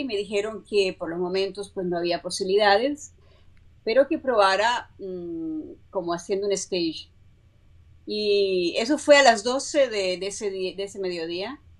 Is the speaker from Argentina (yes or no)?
no; Honduras; Santidad, yo soy de Honduras.